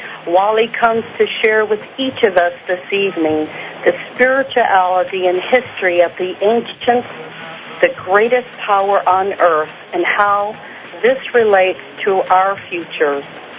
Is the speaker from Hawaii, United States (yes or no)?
yes; Hawaii, United States; I realize, as a Hawaiian myself, what a real honor and a privilege it is